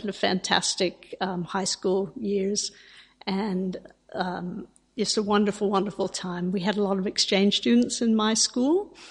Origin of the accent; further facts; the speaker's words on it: United States; born there; I was born in America, but I was a first generation American in my family.